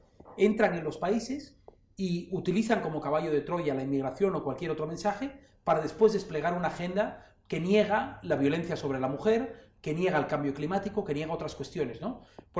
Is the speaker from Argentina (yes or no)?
no; Spain; los prejuicios que muchas veces teníamos como españoles